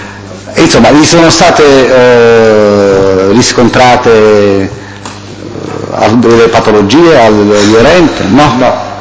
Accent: Naples, Campania, Italy; No, sono io che vengo da Napoli.

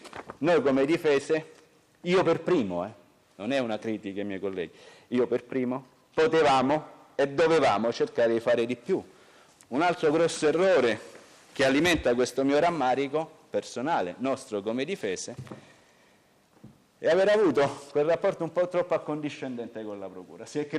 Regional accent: Rome, Lazio, Italy; non è una battuta mia da romano

